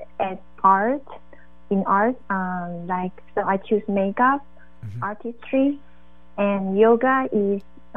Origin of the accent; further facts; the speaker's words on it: Taiwan; I'm from Taiwan.